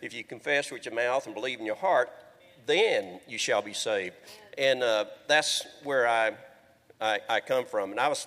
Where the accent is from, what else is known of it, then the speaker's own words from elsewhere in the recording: United States; well, sure, you know, I'm American.